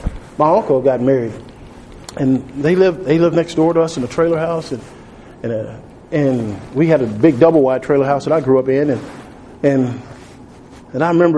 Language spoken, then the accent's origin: English; Texas, United States; The problem is I was from Texas, so Texans think they're their own country anyway, you know.